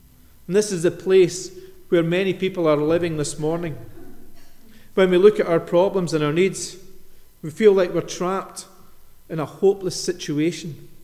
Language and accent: English; Scotland, United Kingdom; We're Scottish. We like to think that we're in control of our lives and that we call all the shots.